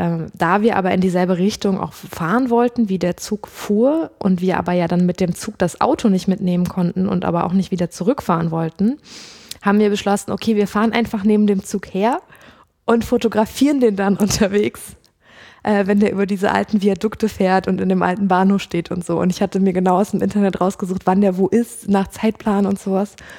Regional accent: North Rhine-Westphalia, Germany; ich bin am Niederrhein aufgewachsen, es ist nicht so weit vom Ruhrgebiet, deswegen ist so dieses Ruhr naturell schon so ein bisschen in mir drin.

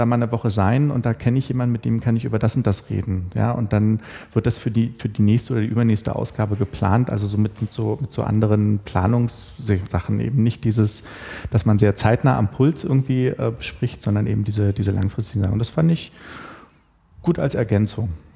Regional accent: Berlin, Germany; ich bin ja nun gebürtige Berliner und bin ein paar hundert Meter davon entfernt zur Schule gegangen

